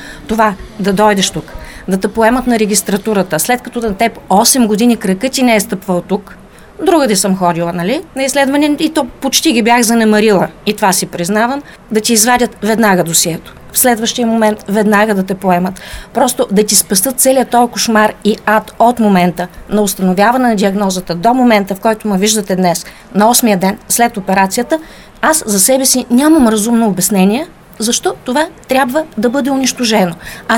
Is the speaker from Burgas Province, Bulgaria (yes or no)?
no; Plovdiv, Plovdiv Province, Bulgaria; От Пловдив съм, адвокат с 25 годишна практика съм.